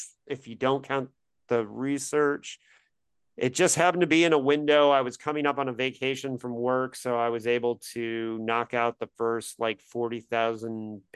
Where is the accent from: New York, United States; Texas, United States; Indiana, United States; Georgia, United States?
Indiana, United States; I'm from Indiana, so deal with it. That's the home of basketball basically.